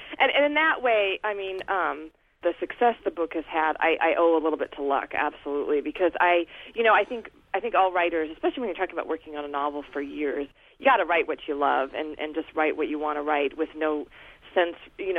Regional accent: Alaska, United States; I grew up in Alaska, and I love it here, and I've never wanted to live anywhere else.

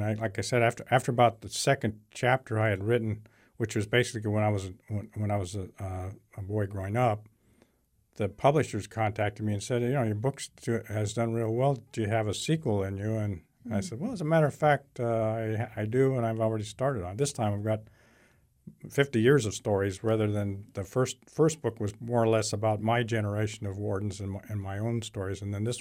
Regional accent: San Diego, California, United States; also born or lived in Westminster; I grew up in San Diego, and then when he was hired by Fish and Game, we lived in Westminster down near Long Beach.

